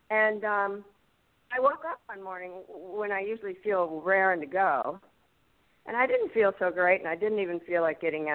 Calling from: Lexington, Kentucky, United States; from Lexington, Kentucky.

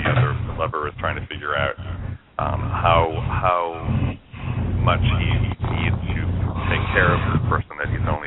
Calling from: San Francisco, California, United States; I'm calling you from the Castro in San Francisco.

